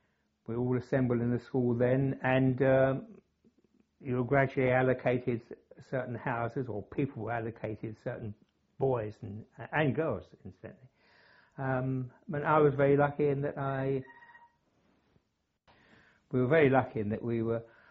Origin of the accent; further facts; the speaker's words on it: London, United Kingdom; born there; I was born in London, 19th of October, 1923.